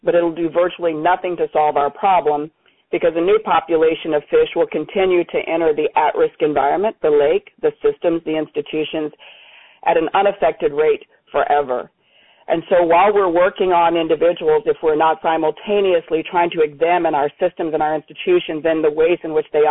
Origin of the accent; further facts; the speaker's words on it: North Carolina, United States; from my home state of North Carolina. Again